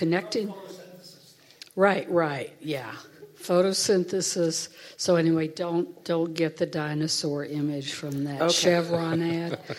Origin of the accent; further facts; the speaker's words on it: Houston, Texas, United States; growing up in Houston in the Catholic Church, Houston, Texas is a flat coastal plain